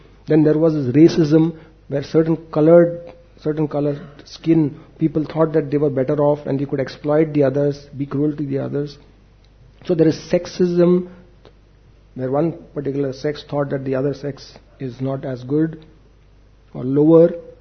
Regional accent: Mumbai, Maharashtra, India; Me personally, I was born and brought up in Bombay, Santa Cruz.

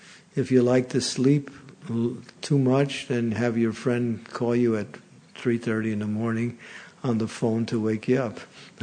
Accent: New York, United States; And I'm from New York, and so New York, people from New York have a certain way of making fun of each other in a joking way, and nobody gets offended.

